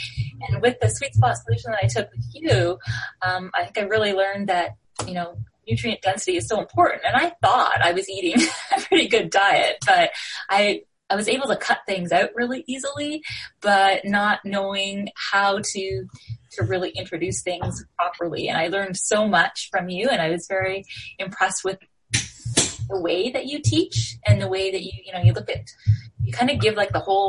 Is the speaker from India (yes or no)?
no; Toronto, Ontario, Canada; and I'm from Toronto